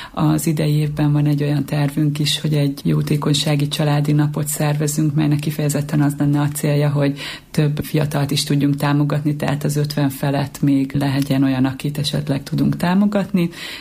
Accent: Debrecen, Hajdú-Bihar, Hungary; hiszen én is debreceni vagyok, és jobban ismerem ezt a területet

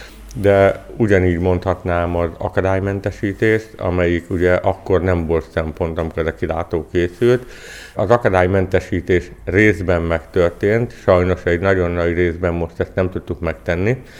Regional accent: Miskolc, Borsod-Abaúj-Zemplén, Hungary; hagy emeljem ki külön örömömet, úgyis mint miskolci, úgyis mint építész, úgyis mint főépítész. Mint miskolci azért, hiszen az avasi kilátó Miskolc jelképe

